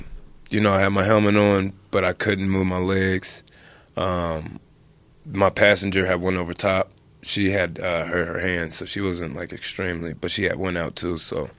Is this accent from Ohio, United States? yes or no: yes; Cincinnati, Ohio, United States; I grew up wrestling. I'm from Cincinnati, grew up wrestling.